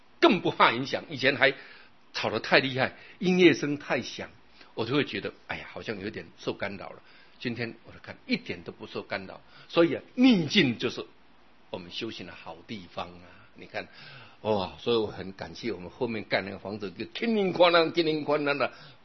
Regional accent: China; 我们中国人把吃当成享受

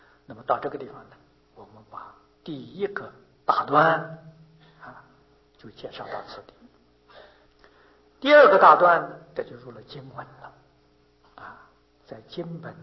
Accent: China; 我们中国人讲的思成啊

